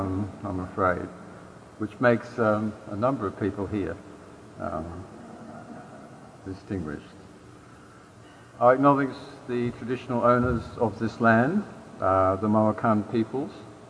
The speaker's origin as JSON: {"language": "English", "country": "Australia", "said": "The Aboriginal people of Australia that is indeed my home country."}